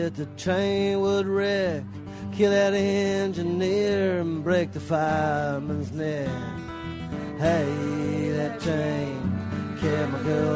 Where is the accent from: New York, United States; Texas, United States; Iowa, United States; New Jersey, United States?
Iowa, United States; Spencer; And I am from Spencer, Iowa, in the Northwest.